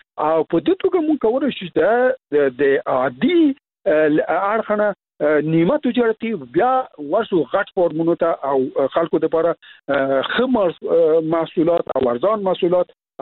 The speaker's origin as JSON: {"language": "Pashto", "region": "Logar", "country": "Afghanistan", "said": "زه خپله د لوګر یم"}